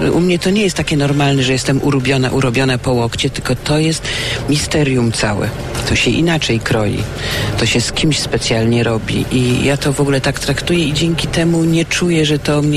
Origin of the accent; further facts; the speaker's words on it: eastern Poland, Poland; my jesteśmy ze wschodu, więc my mamy barszcz z łóżkami, z grzybami.